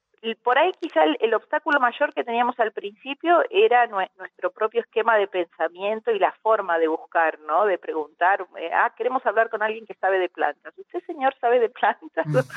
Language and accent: Spanish; Córdoba, Argentina; now in Buenos Aires, Argentina; yo soy cordobesa y en mi familia, en mi infancia usábamos plantas también. Después cuando nos vinimos a Buenos Aires, dejamos de consumirlas.